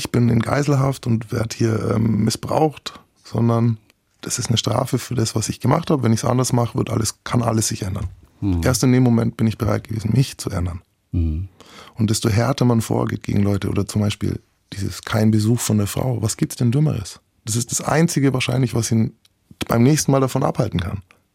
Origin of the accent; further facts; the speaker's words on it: Nuremberg, Bavaria, Germany; now in Mainz, Germany; Ich bin eigentlich Nürnberger. Ich bin jetzt in Mainz.